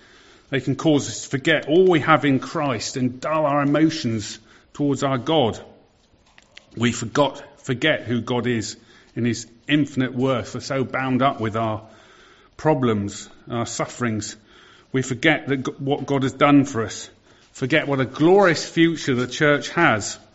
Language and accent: English; United Kingdom; Well, we're British, but I know what he means.